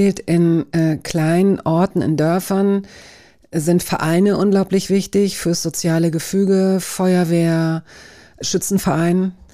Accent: Hanover, Lower Saxony, Germany; Ich komme aus Hannover.

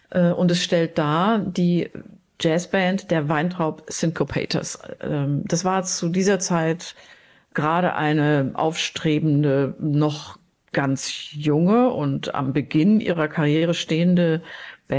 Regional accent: Southwest Germany, Germany; now in Berlin, Germany; Nein, ich komme aus dem Südwesten.

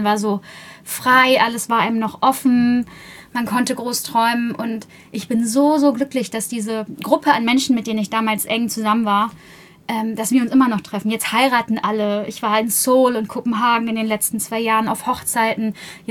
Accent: Buxtehude, Lower Saxony, Germany; ich komme ja aus Buxtehude, eine Dreiviertelstunde vor den Toren Hamburgs, so am alten Land gelegen.

